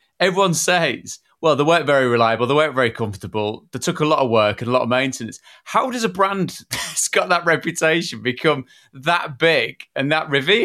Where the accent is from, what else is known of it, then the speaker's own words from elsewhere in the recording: Yorkshire and the Humber, United Kingdom; To a kid growing up in Yorkshire that was nowhere near Route 66, it was always an iconic motorbike.